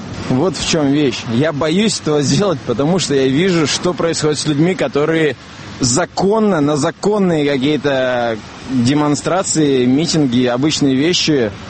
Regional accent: Moscow, Russia; я живу, я москвич.

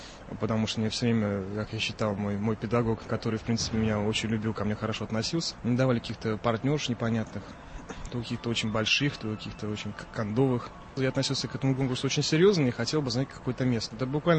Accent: Saint Petersburg, Russia; now in Moscow, Russia; Я не приехал из Петербурга прямо сразу же в Москву.

